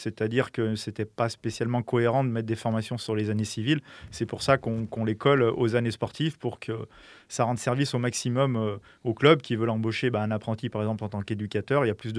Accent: Auvergne-Rhône-Alpes, France; moi je suis originaire du département de l'Ain.

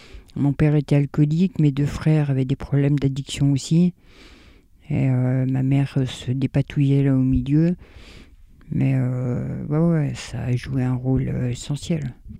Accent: Bourg-en-Bresse, Auvergne-Rhône-Alpes, France; j'ai 52 ans. Je viens de Bourg-en-Bresse et je suis célibataire

